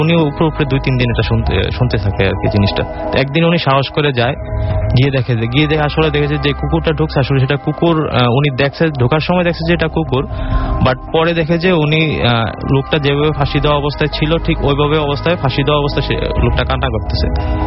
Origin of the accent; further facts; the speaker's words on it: Koikhola, Chittagong Division, Bangladesh; আমাদের গ্রামের বাড়ি হচ্ছে ব্রাউনবুড়িয়া ডিস্ট্রিক্টে, এটা কসবা থানা, আমার গ্রামের নাম হচ্ছে কৈখলা